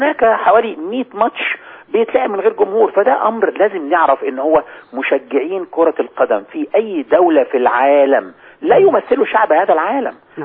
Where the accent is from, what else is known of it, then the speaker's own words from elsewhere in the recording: Egypt; فقالوا أنت مصري؟ قلت لهم أيوة أنا مصري.